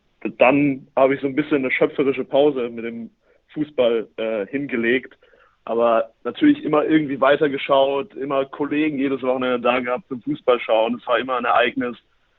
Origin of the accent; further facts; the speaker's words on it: Norderstedt, Schleswig-Holstein, Germany; Ich komme aber eigentlich aus dem Norden, nämlich aus Norderstedt, dem Norden von Hamburg sogar, nicht nur im Norden von Deutschland. Dort bin ich aufgewachsen und über viele Umwege dann beim SC Paderborn gelandet.